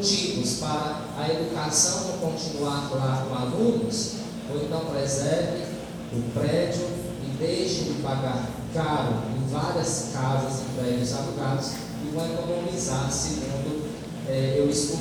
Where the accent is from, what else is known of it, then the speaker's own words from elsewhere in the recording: Piauí, Brazil; born there; now in Esperantina, Brazil; A minha cidade, onde eu nasci, tem prédio próprios há anos.